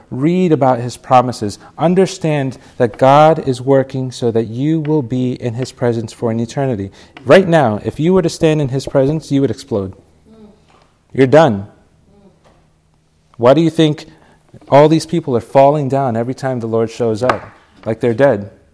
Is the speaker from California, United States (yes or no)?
no; New York City, New York, United States; We have a saying growing up in the Bronx. We have a saying that we're in the hustle. The city life, New York is a hustle.